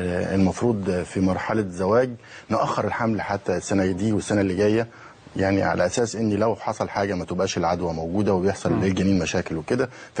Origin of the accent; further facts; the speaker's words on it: Egypt; احنا عندنا في مصر اتضح ان 70% من الحالات اللي اكتشفت في مصر